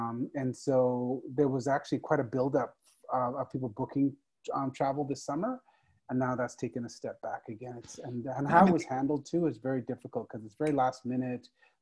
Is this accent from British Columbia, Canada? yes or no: no; Calgary, Alberta, Canada; also born or lived in Trinidad; I was three when I moved to Canada, to Calgary in Alberta. So I was very young. So I grew up in Calgary and in Canada.